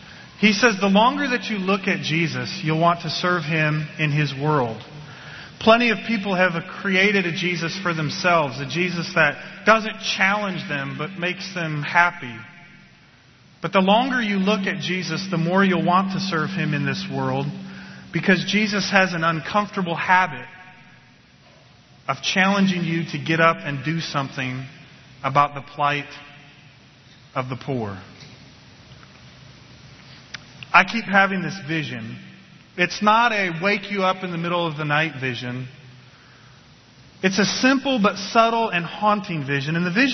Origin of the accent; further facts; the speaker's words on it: Detroit, Michigan, United States; I'm from Detroit. Born, raised, for the most part, have lived most of my life in the metro Detroit area.